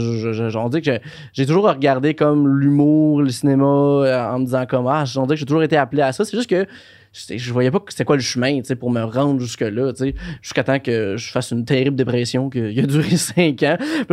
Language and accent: French; Sainte-Mélanie, Quebec, Canada; born or raised there; also born or lived in Joliette